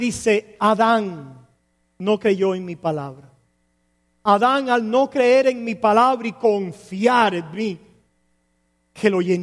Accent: Cuba; O como decíamos allá en mi pueblo, en Menga. ¿No habían oído eso? Eso es por allá, por el barrio donde yo crecí, allá en Cuba.

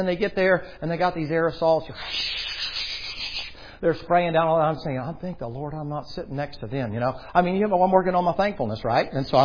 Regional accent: the South, United States; I'm from the South. And one thing I hate about the South is you get something stuck in your craw.

